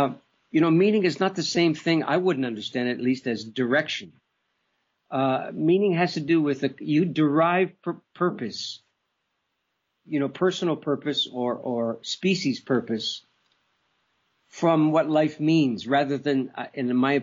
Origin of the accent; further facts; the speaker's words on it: Canada; born there; You know, I was born in Canada, and I'm very grateful for that.